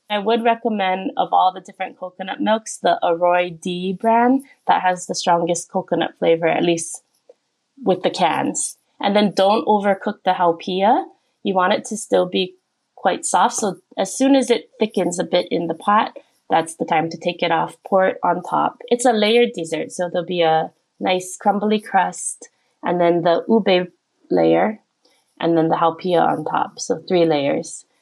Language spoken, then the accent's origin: English; Hawaii, United States; now in South Korea; this is my recipe for sweet potato hapia squares. I'm from Hawaii originally, and I've been living in Korea for the past 10 years.